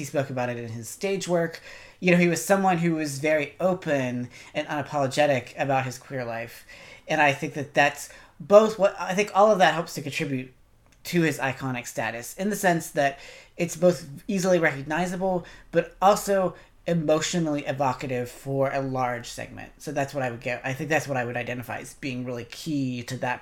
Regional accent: West Virginia, United States; I'm not from Tennessee, but I am from West Virginia. I am a country boy when it comes down to it.

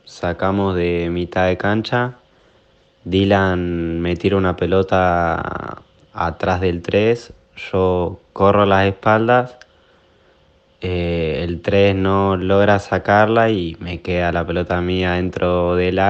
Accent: Santa Cruz, Argentina; vengo de la provincia de Santa Cruz, soy categoría 2002

